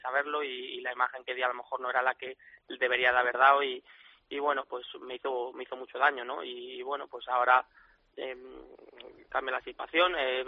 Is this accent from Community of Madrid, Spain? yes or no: yes; Madrid, Community of Madrid, Spain; pues soy de Madrid